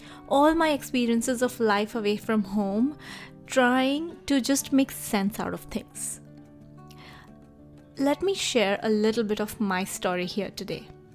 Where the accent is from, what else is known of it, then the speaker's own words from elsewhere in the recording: Mumbai, Maharashtra, India; first language Gujarati; English is a second language; languages in my daily conversations back home in Mumbai. How 4 languages? So basically, Gujarati was my mother tongue, and everyone in my huge joint family of almost 40 people only spoke that language.